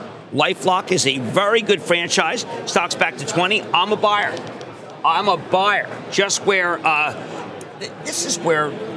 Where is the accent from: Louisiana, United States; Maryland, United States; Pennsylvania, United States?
Pennsylvania, United States; Philadelphia; I'm from Philadelphia.